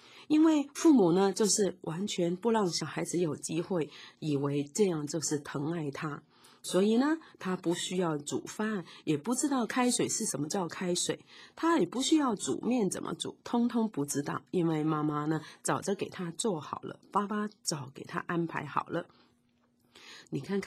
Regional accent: China; 因为我们中国人实在真的很爱自己的孩子

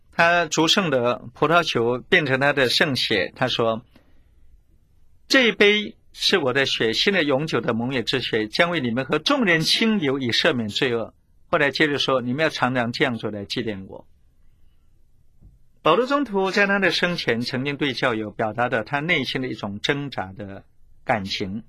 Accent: China; 像我们中国人古时候呢

